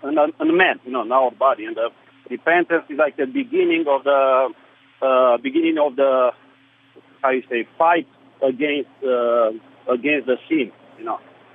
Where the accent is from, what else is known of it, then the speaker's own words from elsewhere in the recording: Romania; English is a second language; I'm from Romania original. I'm Orthodox by born